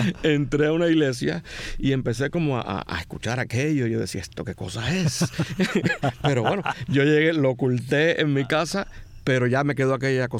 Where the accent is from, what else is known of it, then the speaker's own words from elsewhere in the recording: Jaimanitas, Havana, Cuba; yo nací en un pueblo que está en el municipio Playa, que se llama Jaimanitas.